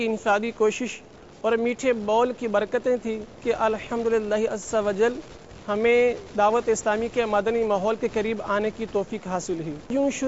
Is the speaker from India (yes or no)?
no; Gujranwala, Punjab, Pakistan; اور میرا تعلق گوجرانوالہ شہر پاکستان سے ہے.